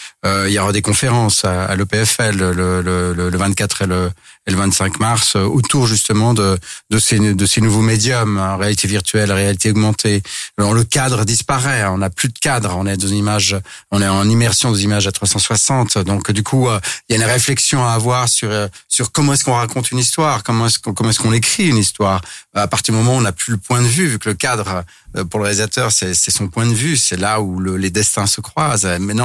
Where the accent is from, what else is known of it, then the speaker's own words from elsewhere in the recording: Lausanne, Vaud, Switzerland; born there; Moi, je suis né à Lausanne